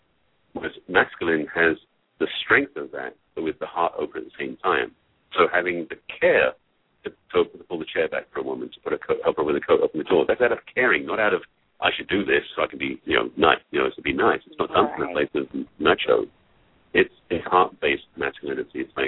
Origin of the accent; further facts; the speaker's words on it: England, United Kingdom; I was born and raised in England, and it wasn't from a very, you know, posh family